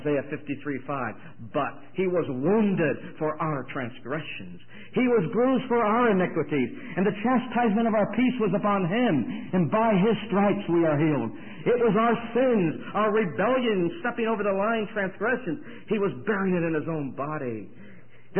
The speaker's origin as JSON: {"language": "English", "town": "Rochester", "region": "New York", "country": "United States"}